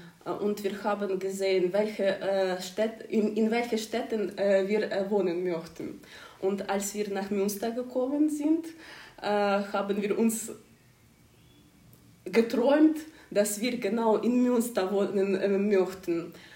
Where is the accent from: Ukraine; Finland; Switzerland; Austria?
Ukraine; German is a second language; moved away as an adult; now in Germany; ich komme aus der Ukraine. 2022 bin ich mit meiner Tochter nach Deutschland gekommen wegen des Kriegs. Zuerst sind wir nach Berlin gekommen